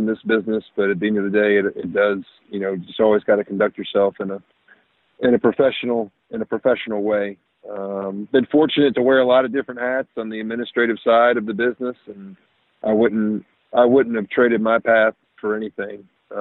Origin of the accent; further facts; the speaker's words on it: Raleigh, North Carolina, United States; But growing up in Raleigh, North Carolina, where obviously basketball, college basketball at that, is kind of held on a pedestal a little bit.